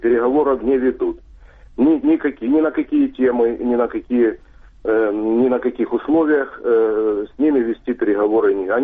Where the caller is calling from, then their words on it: Dnipropetrovsk, Dnipropetrovsk Oblast, Ukraine; город Дніпропетровськ